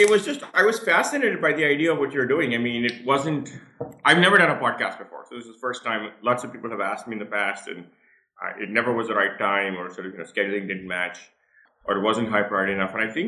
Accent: Sudan; also born or lived in India / Nigeria; I was born in India. I grew up in Sudan and Nigeria in Africa. I went back to India for the last couple of years of high school, what's called 10 plus 2 in India.

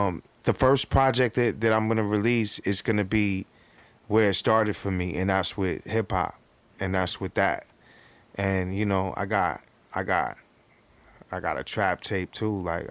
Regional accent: California, United States; also born or lived in New York / New Jersey; Like, I grew up, I lived in New York and New Jersey. My dad's from New York and New Jersey. I'm from California, and you know, I grew up on both sides.

